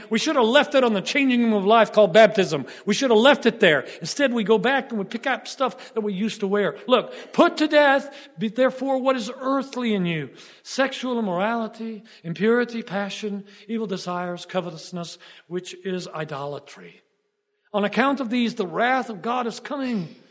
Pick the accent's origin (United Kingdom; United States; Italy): Italy; Florence, Tuscany; if I could go downtown in the city where I grew up in Florence